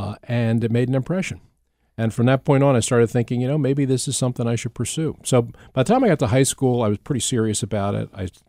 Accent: Folsom, Pennsylvania, United States; born or raised there; also born or lived in Philadelphia

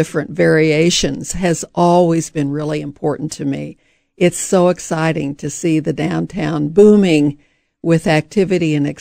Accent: St. Joseph, Missouri, United States; I grew up in St. Joseph, Missouri.

